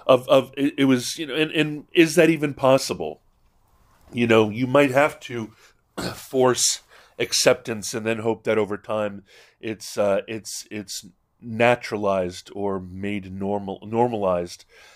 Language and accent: English; Hawaii, United States; But I think that's because I grew up in Hawaii, and in Hawaii, it's always, we don't even call people Asians.